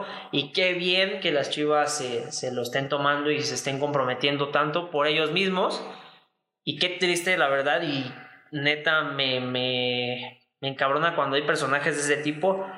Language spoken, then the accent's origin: Spanish; San Luis Potosí, Mexico; yo soy de San Luis